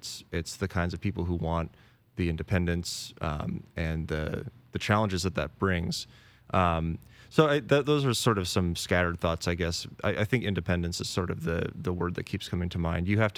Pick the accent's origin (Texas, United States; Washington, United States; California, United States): Washington, United States; Federal Way; Most recently, before this job, I was in Federal Way, where it was my hometown.